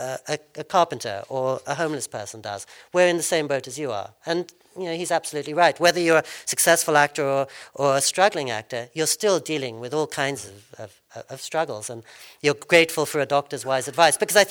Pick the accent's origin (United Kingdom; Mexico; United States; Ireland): United Kingdom; England; now in Japan; like me when I grew up in England and like me and my friends when I live in Japan